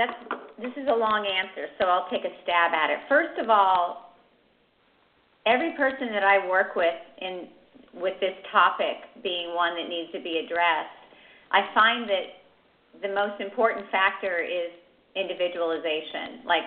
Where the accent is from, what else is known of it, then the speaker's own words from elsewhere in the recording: West Virginia, United States; I'm originally from West Virginia, so it's very common to have two